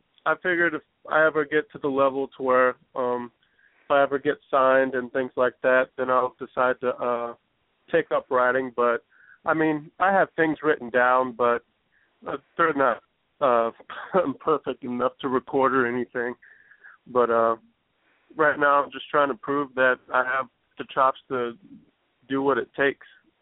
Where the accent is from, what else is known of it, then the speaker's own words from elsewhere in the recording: St. Petersburg, Florida, United States; Well, I'm from St. Petersburg, Florida. I'm 24 years old.